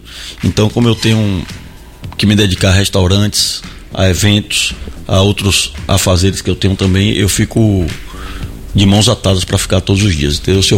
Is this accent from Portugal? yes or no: no; Ilhéus, Bahia, Brazil; born there; moved away as an adult; now in Salvador, Brazil; Eu nasci em Ilhéus, moro em Salvador desde o ano 2001. Então já 25 anos aqui nessa cidade. Vim para cá com a mochila nas costas fazer faculdade de publicidade na FTC.